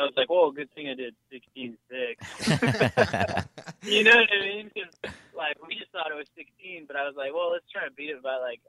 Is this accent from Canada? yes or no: yes; Maple Ridge, British Columbia, Canada; I was born in Maple Ridge, British Columbia, Canada, which is about 45 minutes east of Vancouver. Yeah, grew up there.